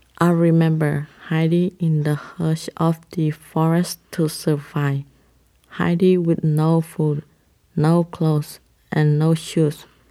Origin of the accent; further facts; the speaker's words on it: Thailand; I grew up in Thailand with shoes.